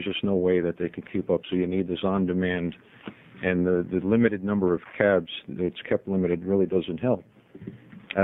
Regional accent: Portland, Oregon, United States; from East Portland.

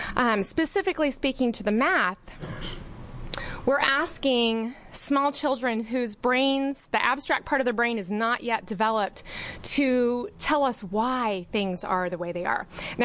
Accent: Pendleton, Oregon, United States; I'm from Pendleton, Oregon.

